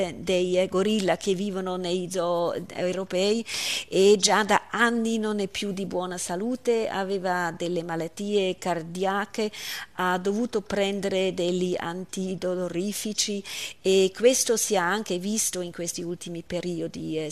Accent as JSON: {"language": "Italian", "region": "Zurich", "country": "Switzerland", "accent": "Zurich German", "said": "cantano nel mio dialetto zurighese"}